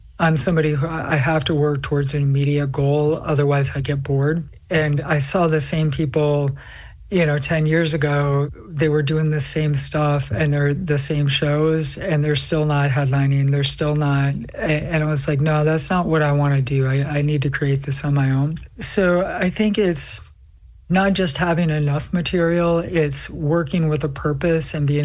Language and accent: English; Minnesota, United States; So I grew up as male in Minnesota, and then I transitioned after wrestling.